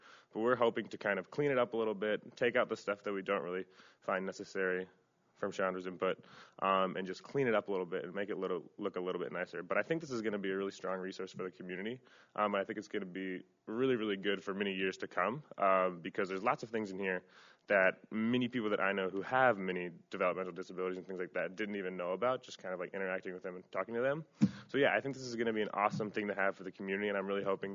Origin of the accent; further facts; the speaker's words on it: Champaign-Urbana, Illinois, United States; because I'm from Champaign-Urbana, but I haven't really spent that much time in the rural parts of the area